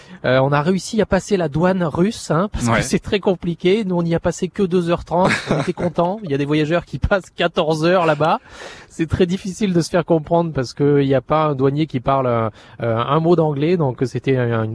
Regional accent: Marseille, Provence-Alpes-Côte d'Azur, France; je viens de Marseille, donc je suis habitué à une conduite difficile

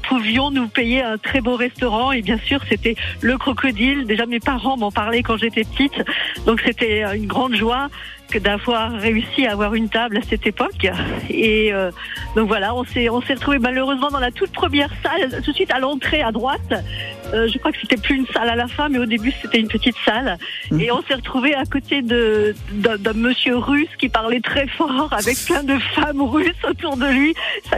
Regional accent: Strasbourg, Grand Est, France; De temps en temps, je la croise encore en ville, parce que, bien sûr, je suis strasbourgeoise.

